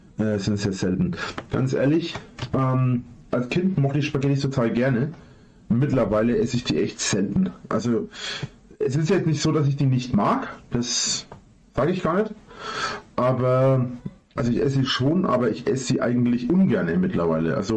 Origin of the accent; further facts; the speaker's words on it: Bavaria, Germany; Das nennt man bei uns in Franken so.